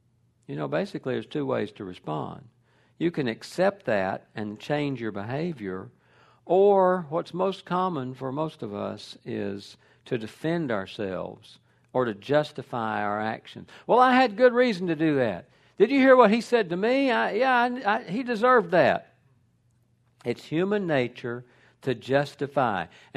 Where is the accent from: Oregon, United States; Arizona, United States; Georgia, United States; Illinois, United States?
Georgia, United States; Smyrna; I grew up very near Smyrna in northwest Atlanta.